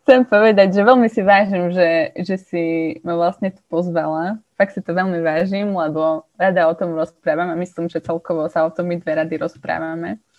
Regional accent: Košice, Košice Region, Slovakia; a som z Košíc

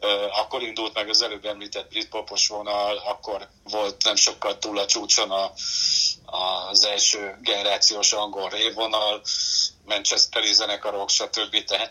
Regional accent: Pécs, Baranya, Hungary; aztán Pécsen nőttem fel

